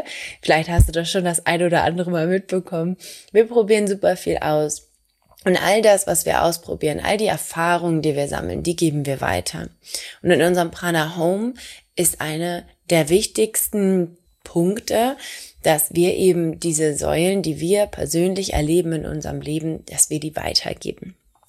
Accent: Hamburg, Germany; ich komme aus Hamburg, also Franzbrötchen

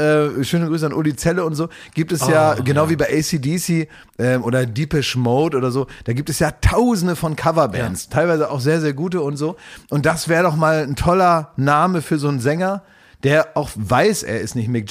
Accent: Oldenburg, Lower Saxony, Germany; Ich als Oldenburger.

